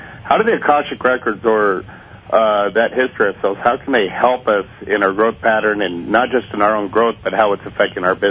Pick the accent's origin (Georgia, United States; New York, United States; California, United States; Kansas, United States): California, United States; Yucca Valley; Yucca Valley, California, Southern California.